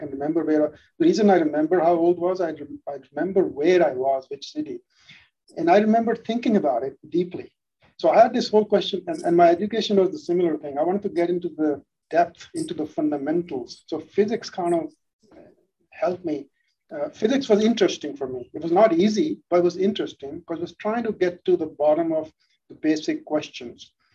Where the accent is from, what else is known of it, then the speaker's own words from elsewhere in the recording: India; also born or lived in London, United Kingdom; my parents went to London, UK for their school. I was born in London, then they moved back to India for the job.